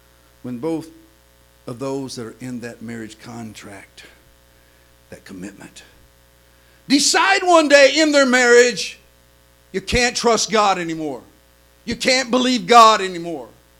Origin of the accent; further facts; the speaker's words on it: Oklahoma City, Oklahoma, United States; I was raised in Oklahoma City, but Oklahoma City is not New York City.